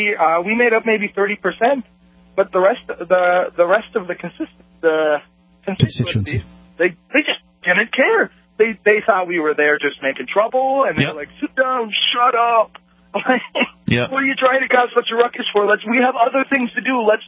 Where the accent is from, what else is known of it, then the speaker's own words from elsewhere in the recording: Fargo, North Dakota, United States; I'm from Fargo. I drive down to Bismarck.